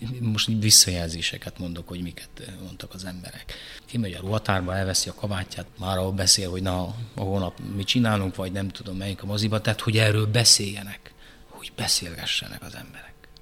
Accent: Brașov, Brașov County, Romania; first language Romanian/Hungarian; Tehát én egyszerre tanultam meg románul, meg magyarul, mert olyan közegben nőttem fel Brassóban.

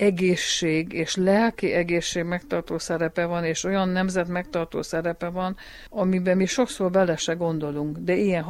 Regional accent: Magfalva, Mureș County, Romania; a szülőfalum, a szülőháza Magfalván a Bernád utcába, amiben én felnőttem

